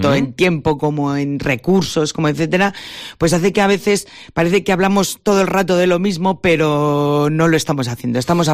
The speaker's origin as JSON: {"language": "Spanish", "region": "La Rioja", "country": "Spain", "said": "yo, como riojana también"}